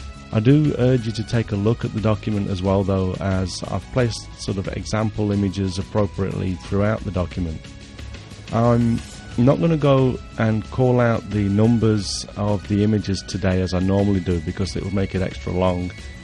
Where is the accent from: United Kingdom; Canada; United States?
United Kingdom; Nottingham, East Midlands; born there; I was born in Nottingham in 1967, which makes me 40 this year.